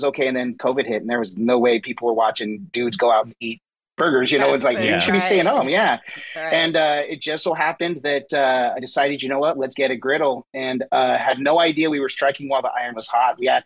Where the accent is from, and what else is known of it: Utah, United States; born or raised there